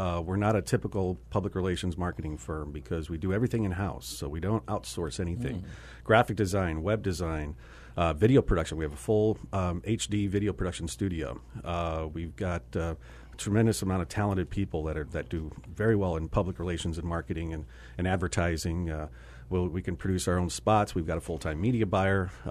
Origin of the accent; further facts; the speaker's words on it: St. Louis, Missouri, United States; I grew up in the Midwest in St. Louis and went to school at the U